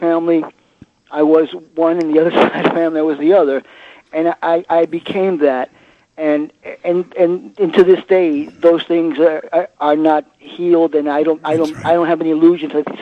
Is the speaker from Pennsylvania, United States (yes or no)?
no; New York, United States; that growing up in New York wasn't so much the culprit, but my suffering could not be disconnected completely from New York because I didn't grow up in any place other than New York, obviously.